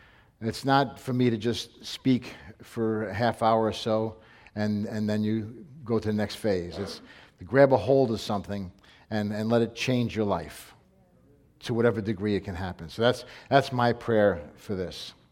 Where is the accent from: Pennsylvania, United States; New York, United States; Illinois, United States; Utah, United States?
New York, United States; Brooklyn; When I was a young guy, when I was a boy growing up, I was born in Brooklyn, we were taught about honor.